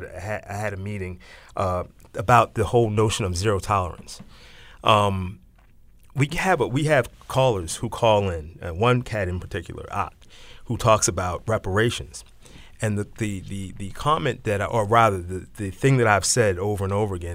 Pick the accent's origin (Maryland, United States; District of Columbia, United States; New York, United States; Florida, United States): Maryland, United States; Baltimore; They don't know that I'm from West Baltimore, that I went to Walbrook High School.